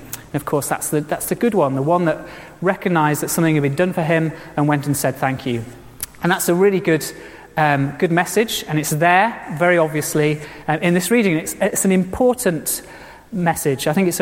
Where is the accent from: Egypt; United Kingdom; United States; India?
United Kingdom; It's part of being British.